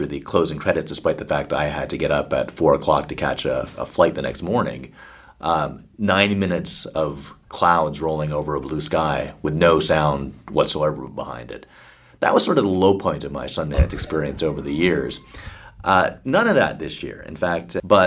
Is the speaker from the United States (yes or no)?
no; Canada; which I still enjoy greatly being a Canadian